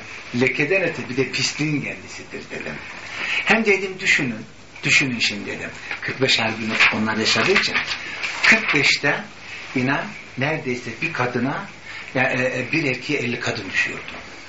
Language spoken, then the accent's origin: Turkish; Belgium; Demesin hoş ben burada Belçika'da büyüdüm dedim.